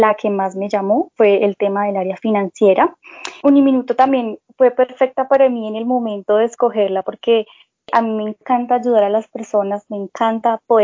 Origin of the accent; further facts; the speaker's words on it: Bogotá, Colombia; yo tengo 24 años. Yo soy de Bogotá